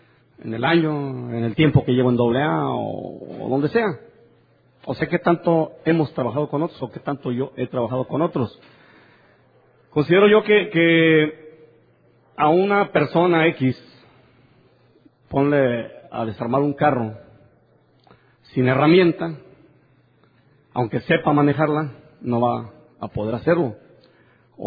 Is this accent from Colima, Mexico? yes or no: yes; Colima, Mexico; Yo vengo del área de Colima. Nosotros venimos varios compañeros del área de Colima.